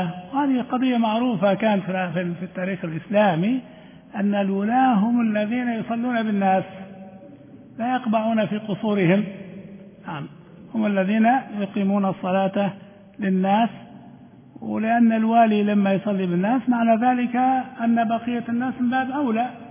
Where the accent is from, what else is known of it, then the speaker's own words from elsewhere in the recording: Libya; ما كانت هذه عندنا في ليبيا